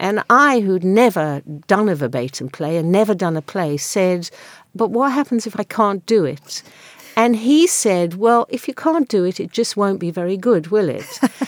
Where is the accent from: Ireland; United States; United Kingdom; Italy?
United Kingdom; England; I'm a British citizen and I am English.